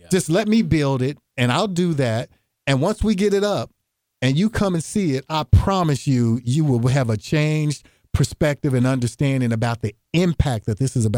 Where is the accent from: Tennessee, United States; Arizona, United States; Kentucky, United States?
Kentucky, United States; Louisville; When I grew up in West Louisville, I was contributing to that, to the bottom end of that average.